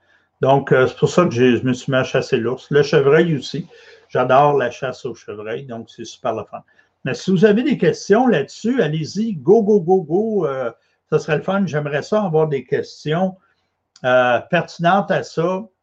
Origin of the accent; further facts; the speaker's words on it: Quebec, Canada; c'est des gens de mon coin de pays, des cantons de l'Est, dans le coin de Sutton, là, dans ces coins-là, Lac-Brome.